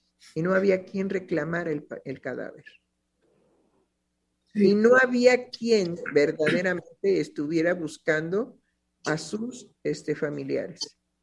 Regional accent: Mexico; Somos mexicanos, hablamos español

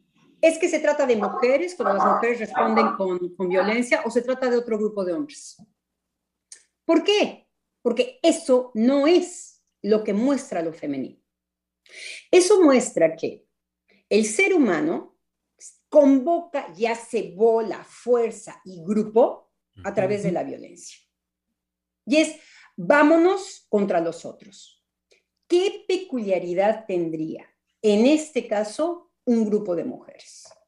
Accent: Mexico; Y como mexicanos, además, tenemos nuestro trabajo analítico con muchos mexicanos.

